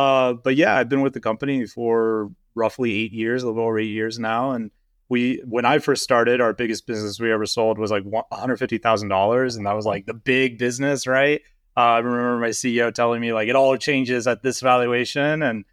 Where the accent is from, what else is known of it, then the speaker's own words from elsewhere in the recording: Alaska, United States; So I grew up in Alaska and I got into the oil field and worked there on many different rigs across many different oil fields.